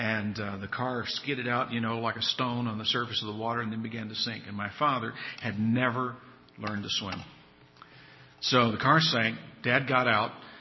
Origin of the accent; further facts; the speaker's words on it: Kentucky, United States; But we lived in northern Kentucky. I was born and raised there in Kentucky.